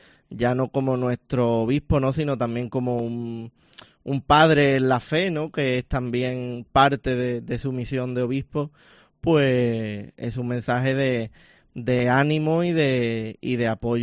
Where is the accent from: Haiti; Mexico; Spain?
Spain; Isla Cristina, Andalusia; yo que soy de la costa, soy de Isla Cristina, es una zona que conozco